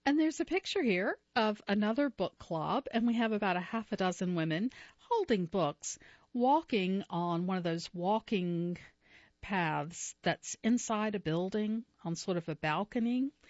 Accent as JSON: {"language": "English", "town": "Hilton Head Island", "region": "South Carolina", "country": "United States", "tie": "born or raised there", "also_born_or_lived": "Hawaii", "said": "When I was a kid growing up on Hilton Head Island in South Carolina, my parents loved to rent little pontoon boats"}